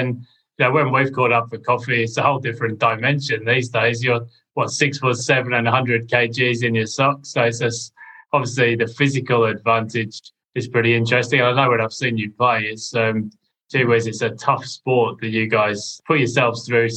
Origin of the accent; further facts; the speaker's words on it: England, United Kingdom; we didn't really get AFL where I grew up in England.